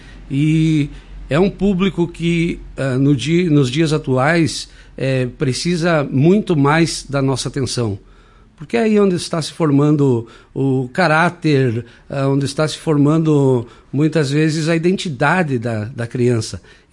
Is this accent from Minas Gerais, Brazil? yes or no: no; Viamão, Rio Grande do Sul, Brazil; born there; also born or lived in Getúlio Vargas; eu sou natural de Getúlio Vargas. Muito cedo saí de lá, fomos morar com a família em Viamão. E ao final de 94, eu retornei para a região, Erechim